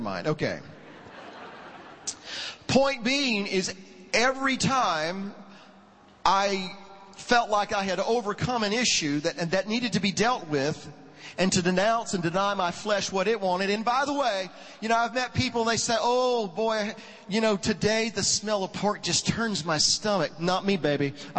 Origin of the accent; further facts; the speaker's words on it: Georgia, United States; I grew up in South Georgia, and like a lot of you, I think that we probably have a good representation from the South here tonight.